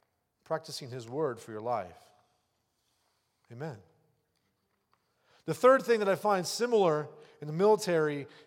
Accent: Ohio, United States; I believe that I had a dream when I was living in Ohio that I was going to die if I did not leave my hometown.

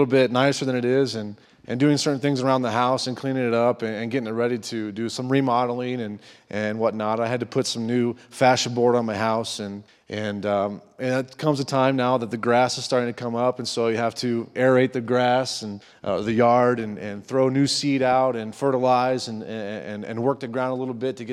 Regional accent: Ohio, United States; Or where I'm from, we do corn and soybeans, right? I'm from Ohio, so, right, that's pretty much corn all the way around, or beans, right?

